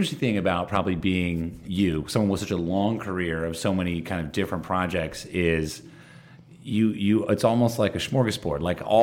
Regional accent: East Coast, United States; I grew up on the East Coast and I don't know.

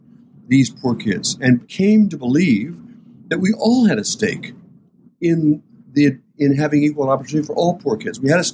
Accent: Port Clinton, Ohio, United States; When I was growing up in Port Clinton and my parents talked about doing things for our kids here in town

